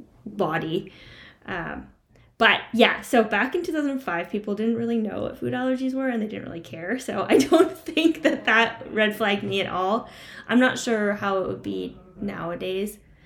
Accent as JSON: {"language": "English", "country": "Canada", "also_born_or_lived": "France / United States / London, England", "moved": "as an adult", "lives_now": "Germany", "said": "I'm from Canada, so I went to school in French."}